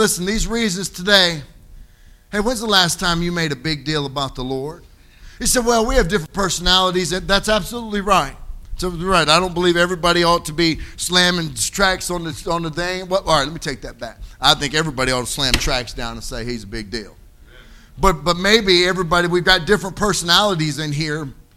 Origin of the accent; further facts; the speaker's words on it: Philadelphia, Pennsylvania, United States; I'm from Philadelphia, but I'm here visiting the Blessed Hope.